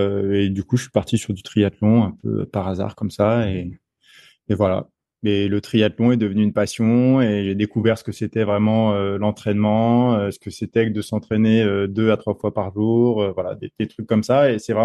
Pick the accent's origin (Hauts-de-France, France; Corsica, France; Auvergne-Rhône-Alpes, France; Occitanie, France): Auvergne-Rhône-Alpes, France; Annecy; now in La Réunion, France; Je suis originaire d'Annecy.